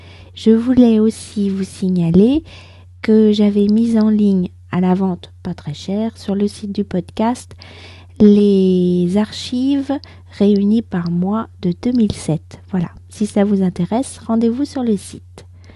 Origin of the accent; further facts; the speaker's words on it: France; je suis française, j'habite près de Paris et je vous raconte au travers de ce podcast un petit bout de ma journée.